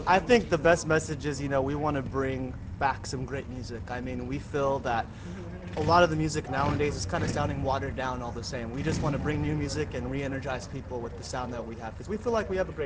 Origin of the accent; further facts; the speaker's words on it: Long Beach, California, United States; From Long Beach, California.